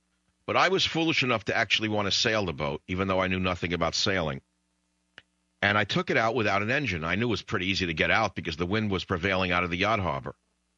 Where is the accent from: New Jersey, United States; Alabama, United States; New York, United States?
New York, United States; also born or lived in Hawaii; I lived there for a number of years, you know. You know what it's like for a kid from New York to go, like, to wind up